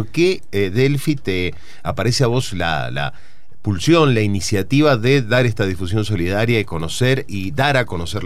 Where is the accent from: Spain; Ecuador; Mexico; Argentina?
Argentina; Mendoza; como mendocino